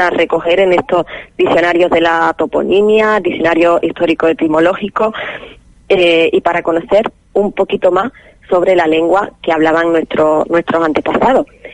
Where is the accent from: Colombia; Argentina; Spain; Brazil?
Spain; Canary Islands; accent: Canarian; los canarismos que actualmente seguimos usando en nuestra lengua canaria, nuestro dialecto.